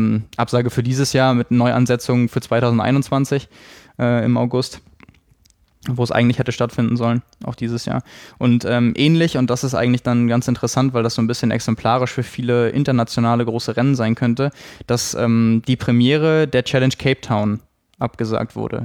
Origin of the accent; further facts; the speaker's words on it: Schleswig-Holstein, Germany; Bei uns in Schleswig-Holstein